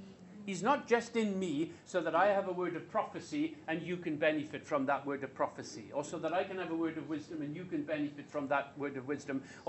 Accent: Wales, United Kingdom; I told you I come from Wales

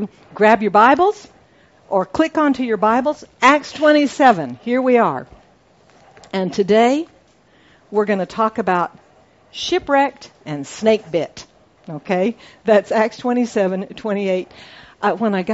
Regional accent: Alabama, United States; also born or lived in Singapore; I grew up with them in Singapore and South Alabama.

